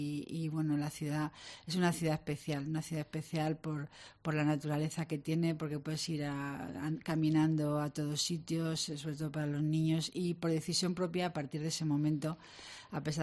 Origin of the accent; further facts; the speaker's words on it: Granada, Andalusia, Spain; Me quedé aquí por decisión propia, yo soy de Granada, vine aquí cuando el hospital nuevo se reformó